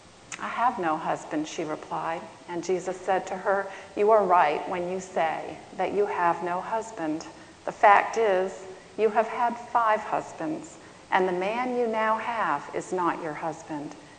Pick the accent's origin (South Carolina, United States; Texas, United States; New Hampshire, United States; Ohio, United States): New Hampshire, United States; My childhood was very conflicted. I grew up in New Hampshire, and in the midst of some of the most wonderful family adventures, we did a lot of outdoor sports in New Hampshire.